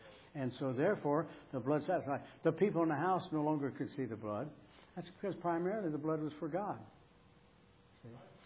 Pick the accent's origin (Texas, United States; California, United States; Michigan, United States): Michigan, United States; now in Pennsylvania; when I came from Michigan out here and took the church in Coatesville and Donnington area